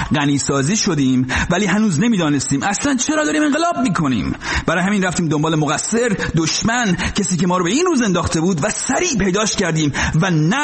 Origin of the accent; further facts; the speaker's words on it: Iran; بله، اصولا ما ایرانی ها اصلا به صورت خیلی تاریخی یه دفعه عاشق شهادت شدیم